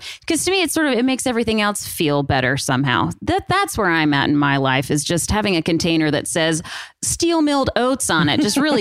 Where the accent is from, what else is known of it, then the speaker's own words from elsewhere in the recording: Atlanta, Georgia, United States; growing up, born and raised in Atlanta and then, you know, leaving and coming back still, I think it's sort of the perfect meld of the South, perfect meld of a big city.